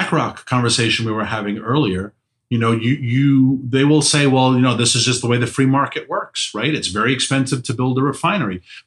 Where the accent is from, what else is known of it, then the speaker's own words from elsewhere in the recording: New York City, New York, United States; My hometown of New York City, maybe even where you are in Austin